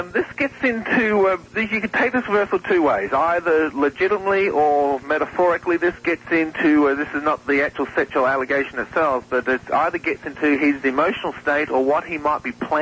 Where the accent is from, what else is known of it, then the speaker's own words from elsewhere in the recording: Australia; accent: Australian; There's my Aussie accent.